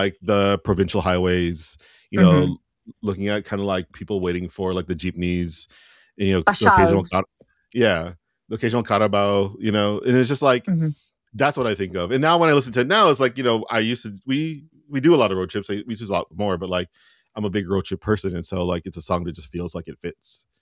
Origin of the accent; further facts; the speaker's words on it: Oxnard, California, United States; especially because I grew up in a suburb. I grew up in Oxnard, lots of Filipinos there.